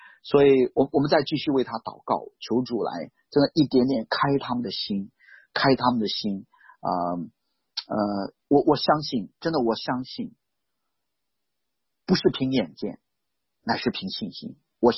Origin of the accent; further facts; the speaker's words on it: China; 我来自中国什么什么什么什么分享哦